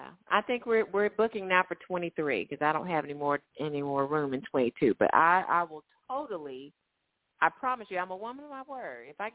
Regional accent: Anniston, Alabama, United States; But I'm also going to be in Anniston, Alabama. It's great to be in my hometown when I can.

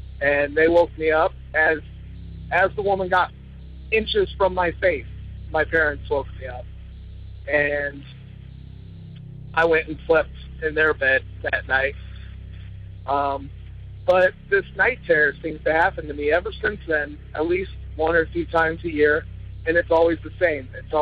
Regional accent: Iowa, United States; I'm from Iowa.

